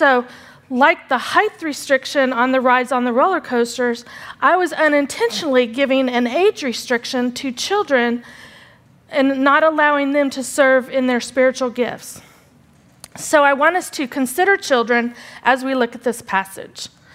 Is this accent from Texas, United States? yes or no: yes; Dallas, Texas, United States; I grew up here in Dallas, and one of the highlights of our summer was going to Six Flags Amusement Park.